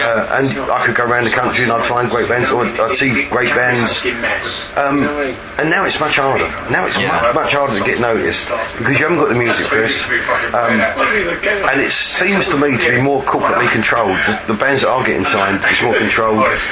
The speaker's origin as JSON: {"language": "English", "region": "England", "country": "United Kingdom", "said": "Why? Because why shouldn't we have one day a year when it's okay to say, we like being English. The English haven't got a bad history."}